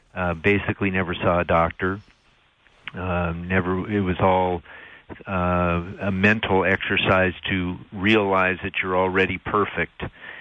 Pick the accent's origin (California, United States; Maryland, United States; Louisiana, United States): California, United States; Well, I was raised in California in a religious cult.